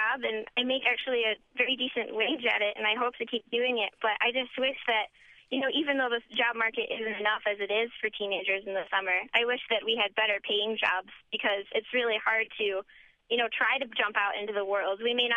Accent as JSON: {"language": "English", "region": "Midwest", "country": "United States", "said": "I'm from the Midwest."}